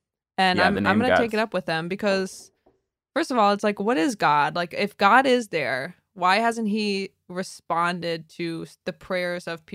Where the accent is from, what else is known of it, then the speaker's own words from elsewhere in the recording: Connecticut, United States; I'm from Connecticut.